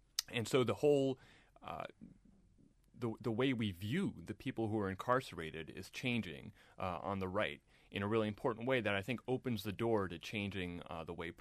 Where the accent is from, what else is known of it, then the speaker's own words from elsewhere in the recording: Germany; I'm actually from Germany originally.